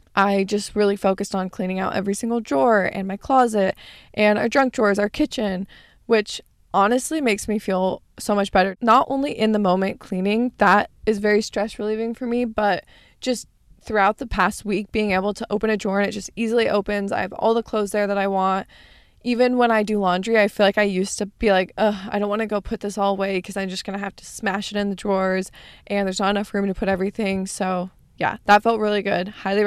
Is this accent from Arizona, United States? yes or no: yes; Arizona, United States; I feel like it grows more and more every single week that I'm away from my hometown, especially because I fall more in love with California every single week and this starts to feel like home. So it almost makes me feel like Arizona is not going to be home